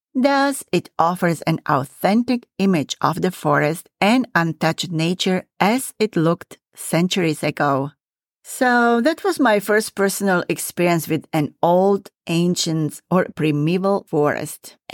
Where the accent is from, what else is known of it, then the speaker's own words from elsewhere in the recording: eastern Slovakia, Slovakia; I grew up in the Zemplín region in eastern Slovakia